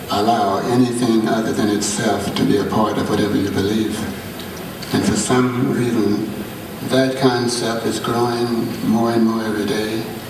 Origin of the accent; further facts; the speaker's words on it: the South, United States; born there; It's amazing to be born in America, because I was born in the South